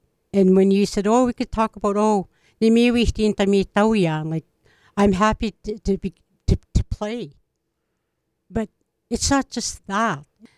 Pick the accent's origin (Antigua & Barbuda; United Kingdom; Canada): Canada; Peace River, Alberta; I was born and raised in Peace River. I stayed there till I was 14.